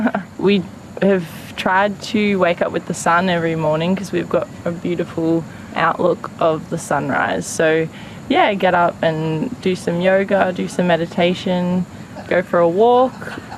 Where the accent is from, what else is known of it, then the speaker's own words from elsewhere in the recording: Melbourne, Victoria, Australia; I'm 26 and I'm here from Melbourne